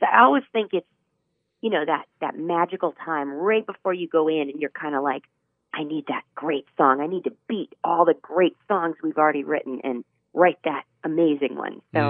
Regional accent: Clearwater, United States; a huge festival in my hometown, Clearwater.

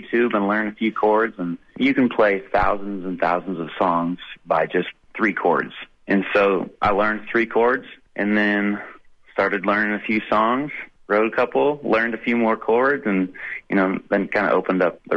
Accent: Oregon, United States; Yeah, well, I'm from Oregon. I grew up on a family farm out there.

